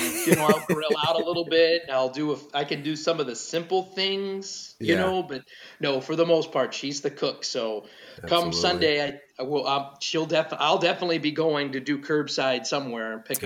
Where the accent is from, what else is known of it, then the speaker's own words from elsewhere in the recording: Pittsburgh, Pennsylvania, United States; which is only a few hour drive from where my parents live and where I grew up in Pittsburgh.